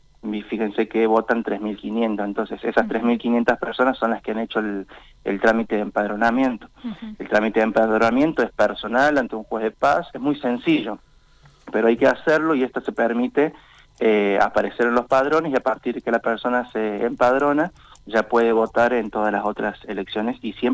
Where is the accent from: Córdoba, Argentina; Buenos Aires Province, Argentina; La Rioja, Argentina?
Córdoba, Argentina; born there; en el caso mío soy docente, podía conseguir horas mucho más rápido que en otras provincias, por ejemplo en Córdoba, donde yo nací.